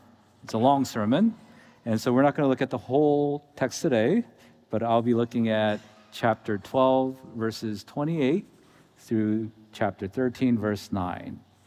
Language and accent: English; Pittsburgh, Pennsylvania, United States; also born or lived in State College; I was born in Pennsylvania. My parents met when they were getting their PhDs at Penn State. And so I was born at Penn State. And then by age seven, we moved to Pittsburgh.